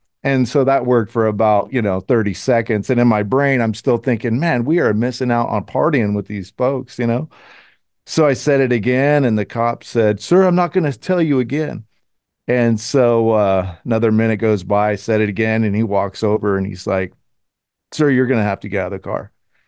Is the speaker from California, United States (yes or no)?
yes; San Jose, California, United States; And we grew up in San Jose, California. And I had a great upbringing.